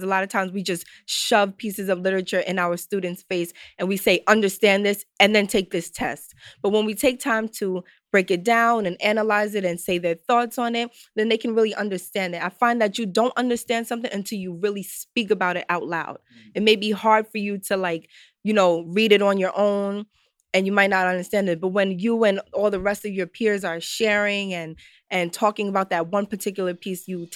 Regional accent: Bronx, New York, United States; I'm from the Bronx.

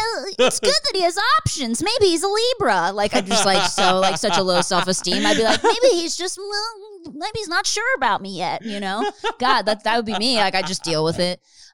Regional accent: Philadelphia, Pennsylvania, United States; Philadelphia.

